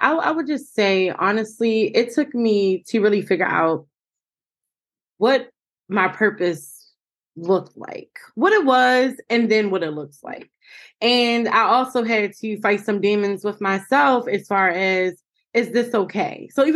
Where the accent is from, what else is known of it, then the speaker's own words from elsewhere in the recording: Baltimore, Maryland, United States; I am in Baltimore. I'm born and raised, planning on leaving soon.